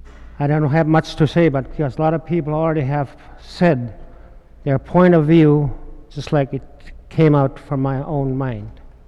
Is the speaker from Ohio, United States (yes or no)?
no; St. Michael, Alaska, United States; I'm from St. Michael.